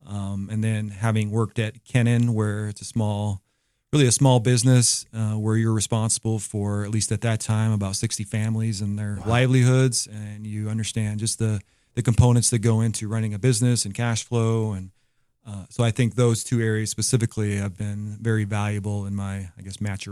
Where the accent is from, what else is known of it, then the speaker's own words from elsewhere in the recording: Montana, United States; I grew up in Montana.